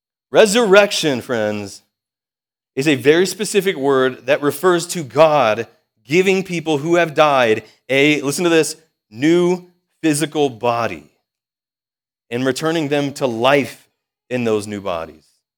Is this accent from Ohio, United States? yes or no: yes; Ohio, United States; I'm from Ohio.